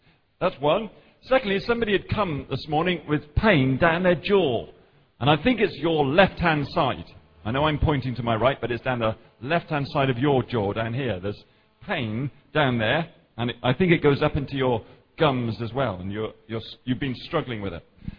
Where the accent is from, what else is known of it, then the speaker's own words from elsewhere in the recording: Henley-on-Thames, South East England, United Kingdom; Hello there … I'm from Henley-on-Thames, pastor of a Baptist church there